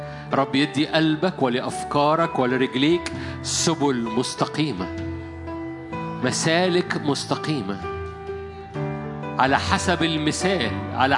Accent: Egypt; في بلدنا العربية، مش في بلدنا مصر، في بلدنا العربية. أنا بقول بالنسبة لي بلدنا هو المنطقة العربية

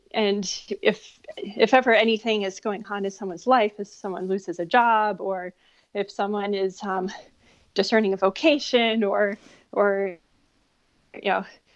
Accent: Connecticut, United States; And in fact, I'm from Connecticut, and St. Mary's was my home parish my whole life.

